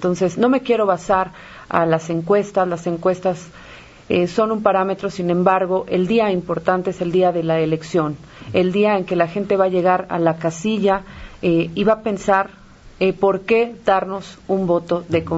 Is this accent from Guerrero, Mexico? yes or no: no; Azcapotzalco, Mexico City, Mexico; Soy orgullosamente de Azcapotzalco, nacida en Azcapotzalco, del barrio de Coltongo, y lo digo con mucho orgullo, soy de barrio.